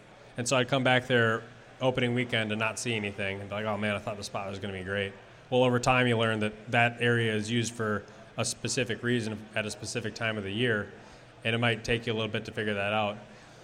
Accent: Wisconsin, United States; I grew up in Wisconsin, and the number of hunters that I see gun hunting in public places in Minnesota far exceeds in a lot of scenarios.

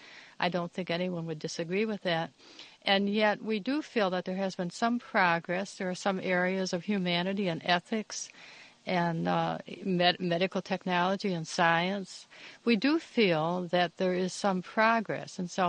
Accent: United States; So as an American writer, naturally, I would write about those subjects.

